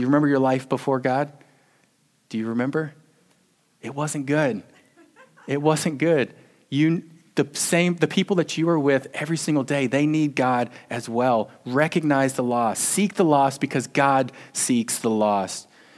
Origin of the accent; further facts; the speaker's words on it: Alabama, United States; accent: Southern; now in New York, United States; It took a lot of years to get rid of that Southern accent. I've been in New York for 5 years. But I grew up in Alabama. I have a lot of great stories about Alabama and growing up there.